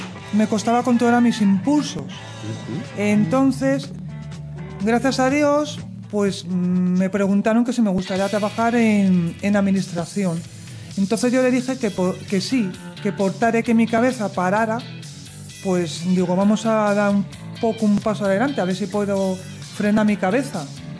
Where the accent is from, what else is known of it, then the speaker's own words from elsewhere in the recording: Fuenlabrada, Community of Madrid, Spain; Yo soy de Fuenlabrada, pero yo nací en Carabanchel.